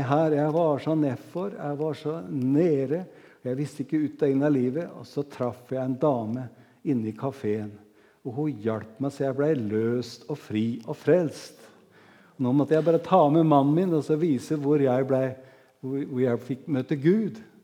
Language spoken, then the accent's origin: Norwegian; Råde, Østfold, Norway; Når jeg vokste opp som guttunge, så var det stor forskjell på Indremisjonen og Sambandet til og med, ikke sant, hjemme i Råde.